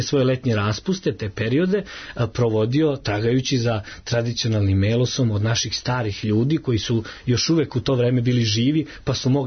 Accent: Raška, Šumadija and Western Serbia, Serbia; now in Novi Sad, Serbia; a ja sam rodom iz Raške, to je jedna mala varošica koja se nalazi u jugozapadnoj Srbiji.

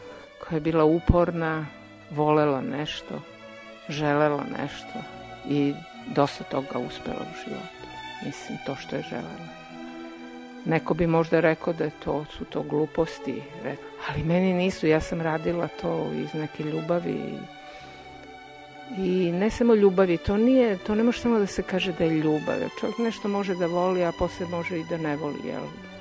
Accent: Belgrade, Serbia; Ja sam rasla, rođena u Beogradu, rasla na Zvezdari.

